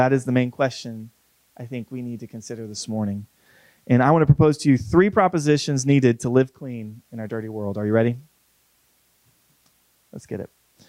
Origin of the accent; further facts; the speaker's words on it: Florida, United States; I'm from Florida. I don't see caves ever.